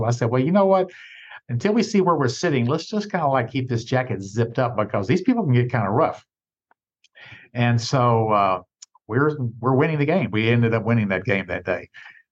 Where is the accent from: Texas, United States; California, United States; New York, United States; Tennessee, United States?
Tennessee, United States; Jackson; Well, I grew up in Tennessee and still the fifth largest city in the state, Jackson, Tennessee, which is near Memphis